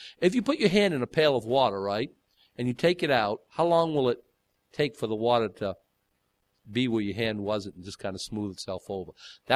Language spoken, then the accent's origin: English; United States; Listen, I got to tell you, growing up in America, I didn't until I was 20.